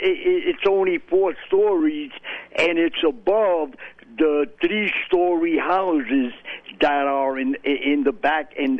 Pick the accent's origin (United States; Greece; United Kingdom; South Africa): United States; Bronx, New York; I live by the Pelham Bay area, but even though I grew up in the South Bronx